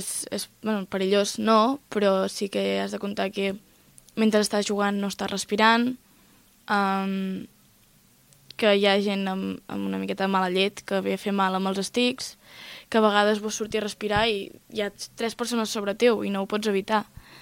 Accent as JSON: {"language": "Catalan", "town": "Bellcaire d'Empordà", "region": "Catalonia", "country": "Spain", "said": "jo sóc de Bellcaire"}